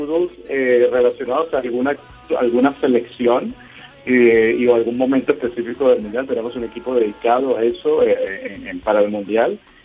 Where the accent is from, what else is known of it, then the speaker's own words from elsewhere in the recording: Mexico; also born or lived in Venezuela; Yo soy mexicano, sí, soy venezolano-mexicano.